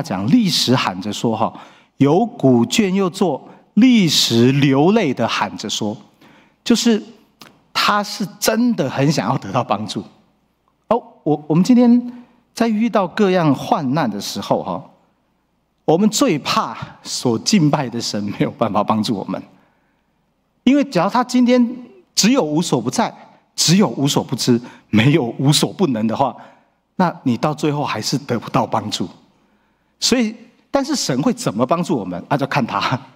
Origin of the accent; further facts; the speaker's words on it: Guanxi, Hsinchu County, Taiwan; accent: Hakka; 他就一直都在新竹关西客家人的地方。所以一度我都以为我是客家人，一直到大概国小四年级才知道我是原住民这样。